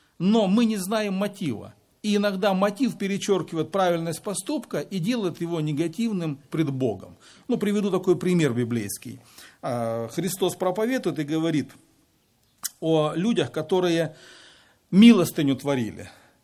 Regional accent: Adler, Krasnodar Krai, Russia; я из Адлера.

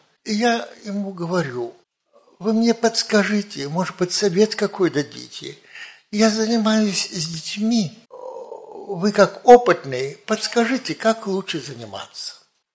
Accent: Saint Petersburg, Russia; Я вырос в Ленинграде

